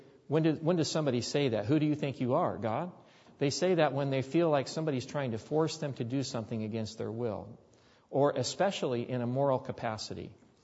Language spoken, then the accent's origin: English; United States; I will salute the flag because I'm an American citizen, and I love my country.